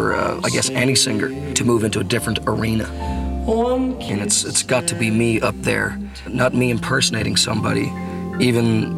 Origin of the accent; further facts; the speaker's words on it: Ireland; I grew up in Ireland